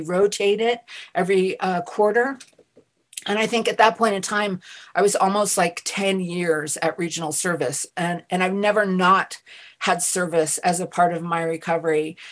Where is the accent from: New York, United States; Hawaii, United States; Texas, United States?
Hawaii, United States; And I thought, well, you know, I'm from Hawaii. And, but you know, we're still in the United States. We're the 50th state.